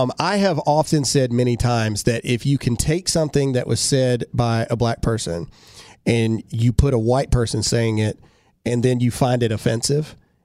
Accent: Mississippi, United States; We got in trouble our very first episode because we're from Mississippi, so we said caveat.

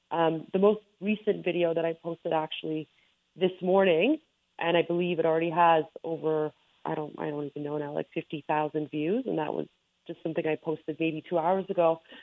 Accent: Canada; I'm so proud of living in Canada and being Canadian. I mean, my parents immigrated here because they wanted to raise their daughters in a free and democratic society.

